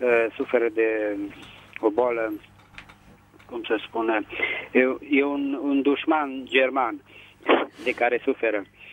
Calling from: Petroșani, Hunedoara County, Romania; din Petroșani.

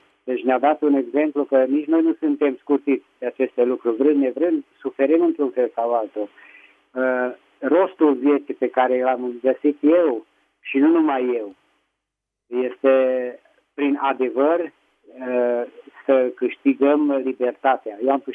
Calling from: Petroșani, Hunedoara County, Romania; din Petroșani.

